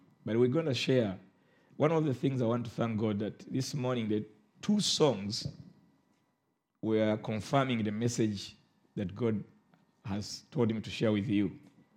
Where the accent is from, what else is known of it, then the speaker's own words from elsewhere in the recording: Uganda; Yeah, I come from Uganda.